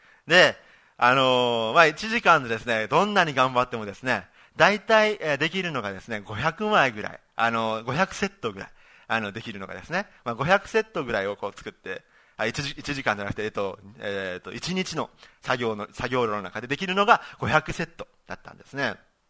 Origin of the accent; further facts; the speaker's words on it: Saga, Japan; 私はですね、私は佐賀県なんですね。佐賀県なので、自転車さえあればどこまでも行けるんですね